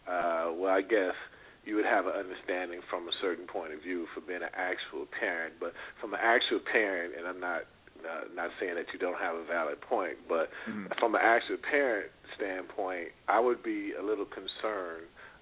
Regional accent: Bible Belt, United States; I come from originally from the Bible Belt, and I guess I am a big as far as that's concerned to a certain extent.

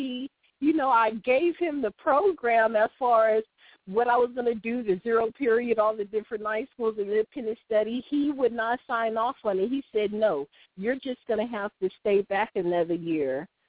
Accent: California, United States; And, again, I'm from California, and it seems like all school systems are different.

